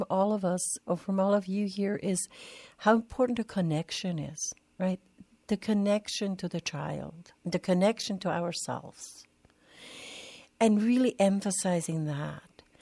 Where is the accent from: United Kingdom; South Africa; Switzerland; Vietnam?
Switzerland; English is a second language; now in United States; growing up in Switzerland, we have 5 weeks of summer vacation. So here in the U.S., it's like forever.